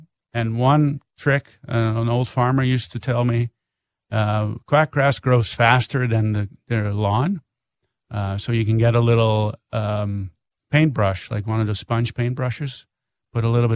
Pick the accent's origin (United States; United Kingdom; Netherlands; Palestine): Netherlands; moved away; We moved in 2003 from the Netherlands, and a few years later, we got into landscaping.